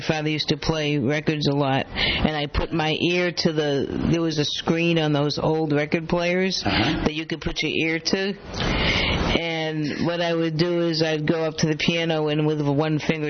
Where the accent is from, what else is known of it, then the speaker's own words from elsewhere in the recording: Dorchester, Massachusetts, United States; I grew up in Dorchester.